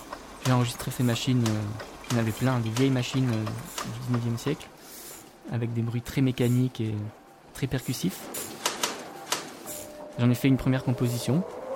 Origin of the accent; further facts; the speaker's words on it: Auvergne-Rhône-Alpes, France; je viens de France, de la région de Rhône-Alpes, dans la Drôme.